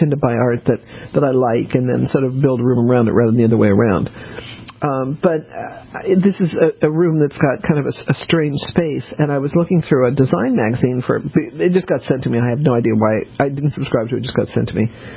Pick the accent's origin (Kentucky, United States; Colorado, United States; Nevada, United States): Colorado, United States; I grew up in Colorado